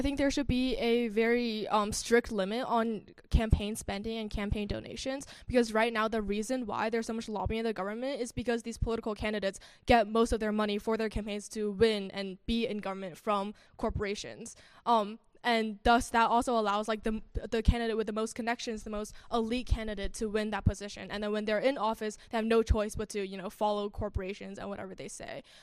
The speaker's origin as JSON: {"language": "English", "region": "Texas", "country": "United States", "said": "especially because I'm from Texas and our minimum wage is, like, $7.50, which is definitely not enough to buy housing in Texas"}